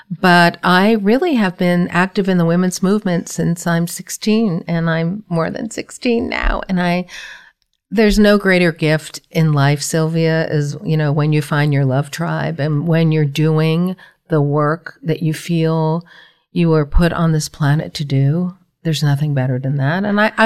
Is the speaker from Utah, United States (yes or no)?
no; New Jersey, United States; And it really started when I grew up in New Jersey.